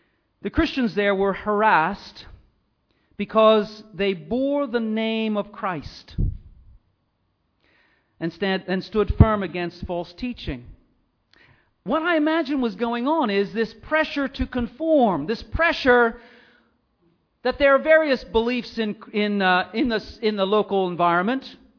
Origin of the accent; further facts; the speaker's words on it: Philadelphia, Pennsylvania, United States; In Philadelphia, my hometown